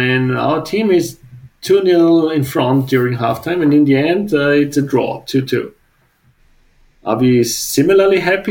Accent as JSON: {"language": "English", "country": "Austria", "tie": "born or raised there", "second_language": "English", "said": "I grew up in Austria, studied also in Austria"}